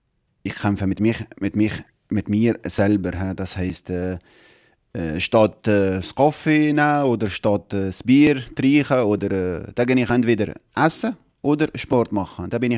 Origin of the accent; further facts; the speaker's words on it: Tunisia; German is a second language; now in Switzerland; Aufgewachsen bin ich in Tunesien, jetzt fühle ich mich hier daheim.